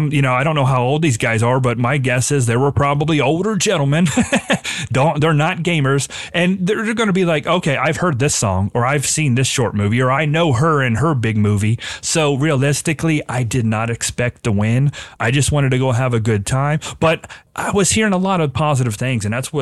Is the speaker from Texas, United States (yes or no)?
no; Cincinnati, Ohio, United States; I'm from the Midwest. I live in Cincinnati, Ohio, and we're fine.